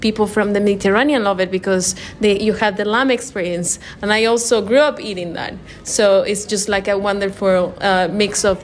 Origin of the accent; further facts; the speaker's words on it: Mexico; growing up in Mexico